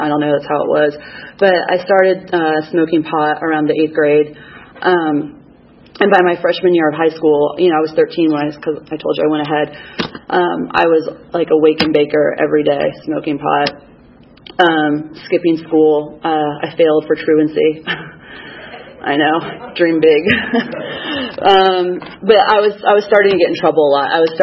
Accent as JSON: {"language": "English", "town": "Miami", "region": "Florida", "country": "United States", "tie": "born or raised there", "said": "because it was like I grew up in Miami, my friends, my father was there. I didn't want to leave"}